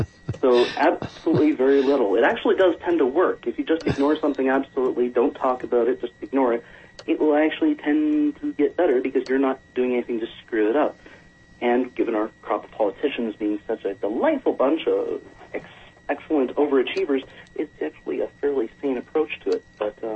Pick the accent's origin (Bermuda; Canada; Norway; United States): Canada; I'm a Canadian.